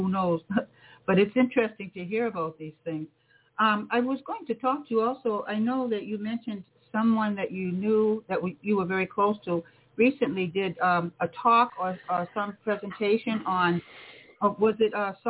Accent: Cape Cod, Massachusetts, United States; I remember being born and raised on Cape Cod in Massachusetts, going over the bridge to another town.

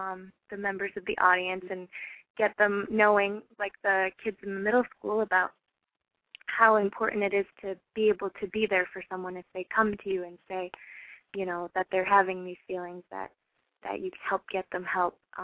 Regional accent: Lowell, Massachusetts, United States; also born or lived in Utah; I grew up in Lowell.

